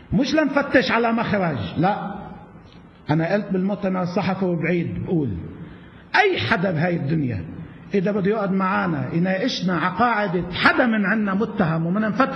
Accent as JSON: {"language": "Arabic", "country": "Lebanon", "said": "حطونا على جنب، نحن لبنانيين"}